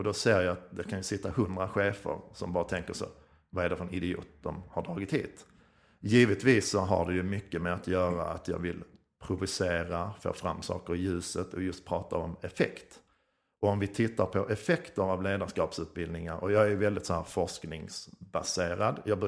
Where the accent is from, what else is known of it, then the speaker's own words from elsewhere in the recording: Skåne, Sweden; accent: Scanian; Men idag är det också lite nervös, för jag pratar ju skånska.